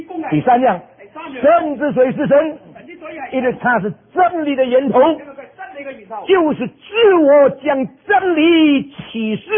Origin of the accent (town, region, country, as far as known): China